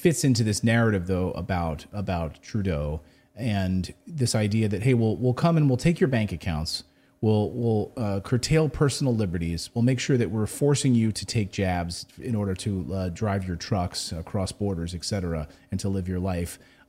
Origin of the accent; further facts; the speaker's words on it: Philadelphia, Pennsylvania, United States; You know, I'm from Philadelphia, where almost every violent crime is with an illegal gun.